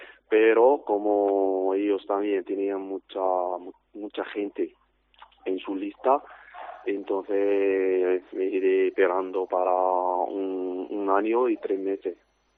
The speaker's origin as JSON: {"language": "Spanish", "country": "Algeria", "second_language": "Spanish", "moved": "as an adult", "lives_now": "Murcia, Spain", "said": "tengo 36 años, soy argelino y bueno, llevo aquí en España casi un año y medio y casi un año en Murcia."}